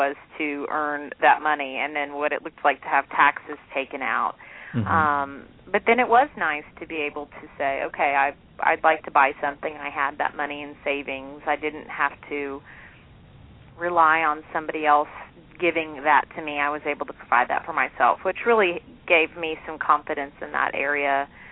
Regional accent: Dallas, Texas, United States; Well, I am from Texas, from Dallas, and currently live there with my family. I actually live in the same community where I was raised, which is wonderful.

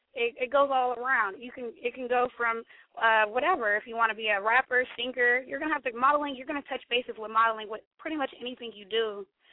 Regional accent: Hayward, California, United States; Well, I am from Hayward, California

